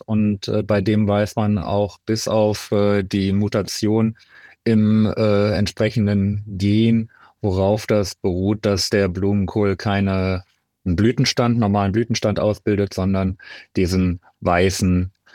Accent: Rhineland, Germany; Und da bin ich natürlich als Rheinländer dann auch direkt eingestiegen

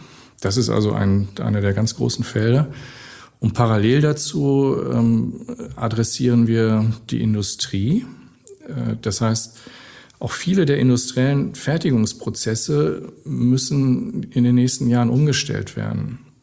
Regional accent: North Rhine-Westphalia, Germany; bei uns im Ruhrgebiet

